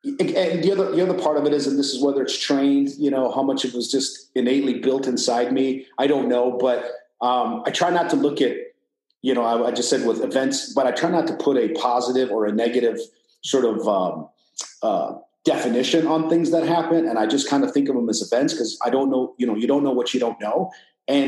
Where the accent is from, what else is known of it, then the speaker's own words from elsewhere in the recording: Iran; now in California, United States; I wouldn't tell people I was from Iran. I would tell people I was from Persia. It sounded better.